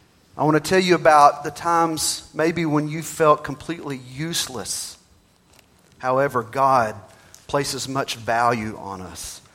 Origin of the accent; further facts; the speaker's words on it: Wake Village, Texas, United States; he noticed a t-shirt I had on from a church that I grew up in Texas.